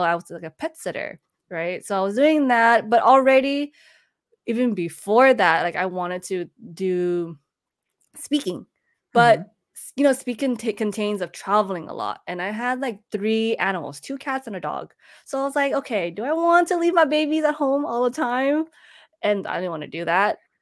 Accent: California, United States; born and raised in the Bay Area, and I don't know anything better than being in the Bay Area

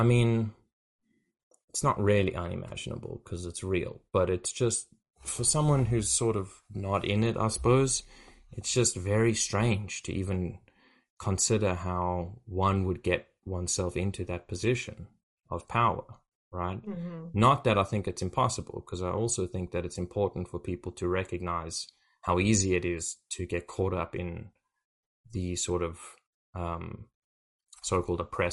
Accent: South Africa; And I'm from South Africa

